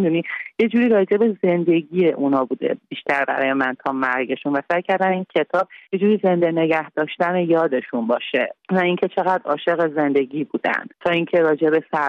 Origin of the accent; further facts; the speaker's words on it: Iran; منم یه زن ایرانی ام که در طول جنگ به دنیا اومدم و با وجود همه محدودیت‌های جمهوری اسلامی که روی همه جنبه‌های زندگی تأثیر گذاشته بود بزرگ شدم